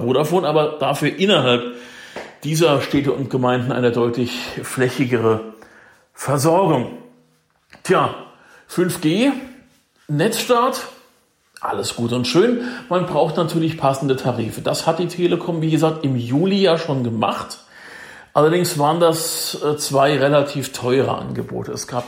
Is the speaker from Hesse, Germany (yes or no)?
yes; Hesse, Germany; In meiner Heimat im hessischen Spessart